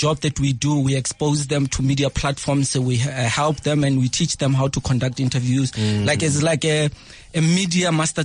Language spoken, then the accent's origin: English; Mamelodi, Gauteng, South Africa; also born or lived in Limpopo; I grew up in Mamelodi East, a place called Tsakani.